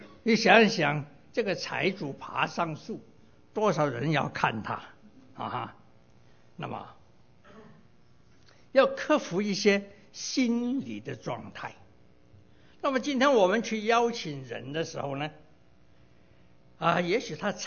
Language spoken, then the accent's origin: Chinese; Guangdong, China; 所以我们广东人呢，就说矮仔多改